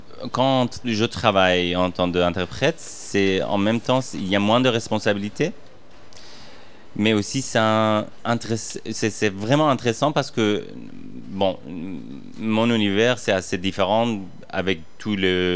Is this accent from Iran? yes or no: yes; Iran; French is a second language; moved away as an adult; now in Paris, France; Bon, je suis né en Iran, j'ai grandi là-bas, j'ai quitté l'Iran assez... Bon, quand j'avais 29 ans, alors j'étudie là-bas.